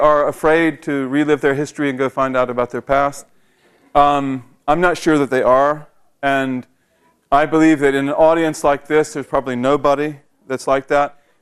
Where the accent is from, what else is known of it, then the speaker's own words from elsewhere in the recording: United States; because I am an American, very proud of the fact that I'm an American, and very rooted in American culture.